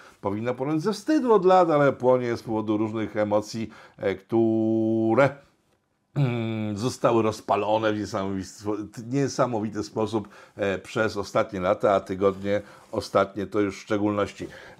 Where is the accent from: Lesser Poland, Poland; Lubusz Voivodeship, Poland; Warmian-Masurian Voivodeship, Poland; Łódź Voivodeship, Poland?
Łódź Voivodeship, Poland; Łódź; Ja jako prosty człowiek z Łodzi, tak, bo jestem z Łodzi i mieszkam w prowincji, znaczy na prowincji, podwarszawskiej niby, ale jednak dalekiej od Warszawy